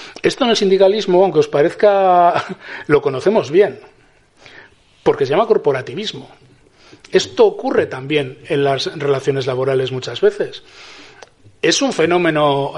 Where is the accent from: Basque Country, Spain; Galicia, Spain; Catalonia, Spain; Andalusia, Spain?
Basque Country, Spain; Yo soy vasco y quiero decir, esto no es una opinión, esto es así.